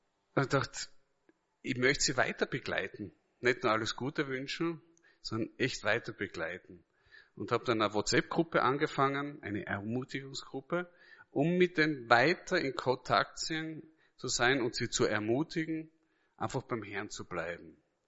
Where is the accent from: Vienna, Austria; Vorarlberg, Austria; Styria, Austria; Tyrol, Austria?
Styria, Austria; wohnt noch immer in seiner Heimatstadt in Kapfenberg, in der Nähe von meiner Heimatgemeinde.